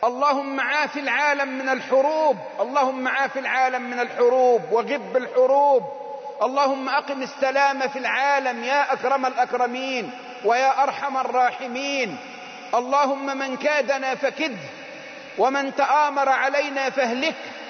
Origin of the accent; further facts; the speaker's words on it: Egypt; بلدنا مصر